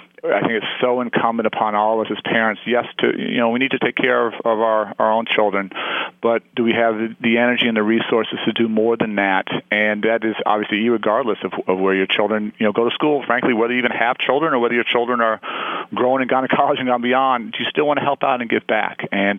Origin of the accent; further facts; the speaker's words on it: Chicago, Illinois, United States; across the country and in my hometown of Chicago